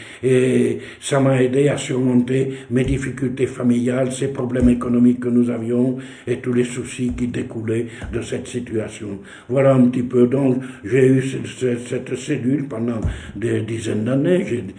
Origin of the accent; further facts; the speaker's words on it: south of France, France; accent: Midi; parce que j'avais mon accent du Midi.